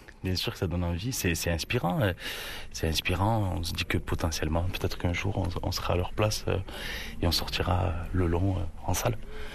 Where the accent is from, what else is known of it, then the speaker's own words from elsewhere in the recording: Avignon, Provence-Alpes-Côte d'Azur, France; Moi, je suis originaire d'Avignon.